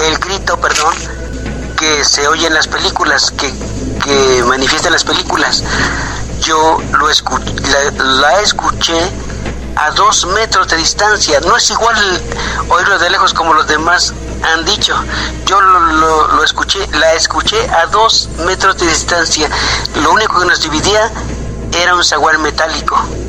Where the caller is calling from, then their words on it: Puebla, Mexico; de Puebla.